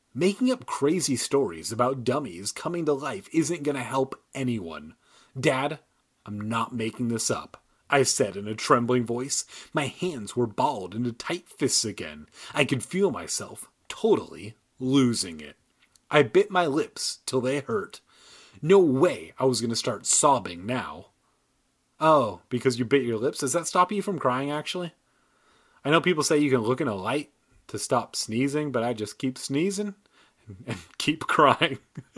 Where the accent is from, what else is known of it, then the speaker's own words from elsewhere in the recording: United States; And we're American as fuck.